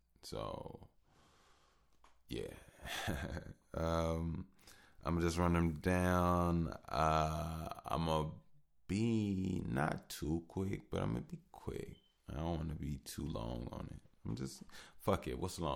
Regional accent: Chicago, Illinois, United States; If I gotta go bundle up and put clothes on and put my long johns on, I'm from Chicago.

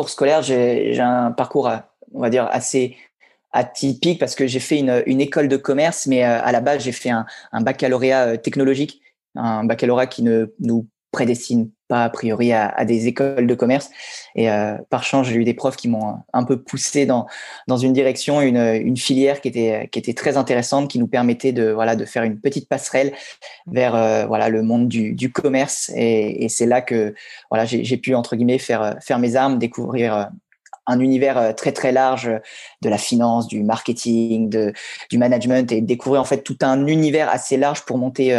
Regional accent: Normandy, France; Voilà, je suis originaire de Normandie.

